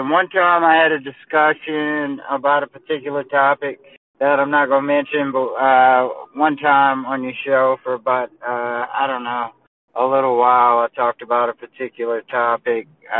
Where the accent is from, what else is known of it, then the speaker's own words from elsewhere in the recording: the South, United States; now in Mississippi, United States; I'm from the South, but I traveled and I've been all over. I'm back in the South again